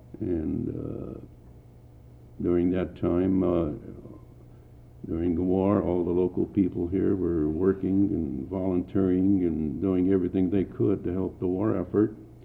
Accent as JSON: {"language": "English", "town": "Lincoln Place", "country": "United States", "tie": "born or raised there", "said": "The Armenian community was a very close-knit community, and it was really enjoyable growing up in Lincoln Place because in the early years, in the 30s, we were set apart from the rest of the community."}